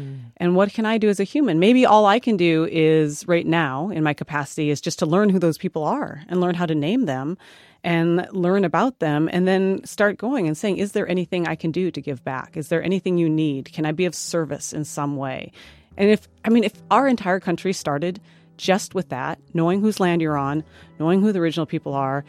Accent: South Dakota, United States; where I grew up in South Dakota, which is a really rural state

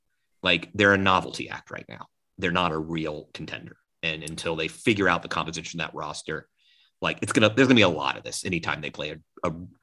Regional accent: Atlanta, Georgia, United States; I have a little tough love because I'm from Atlanta and, you know, I grew up with this team

